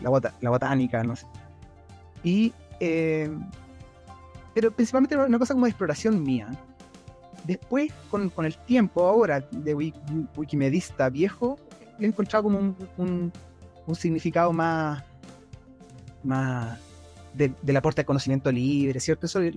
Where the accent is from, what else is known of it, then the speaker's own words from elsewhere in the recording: Chile; yo vivo en Chile, soy chileno también, y de profesión soy médico